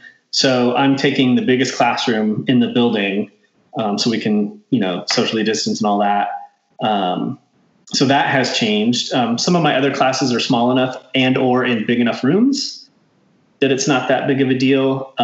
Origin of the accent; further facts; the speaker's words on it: Windsor, Colorado, United States; I grew up in Windsor, Colorado, actually, which is only about 20 minutes from Fort Collins. So I've been kind of a Northern Colorado person my whole life.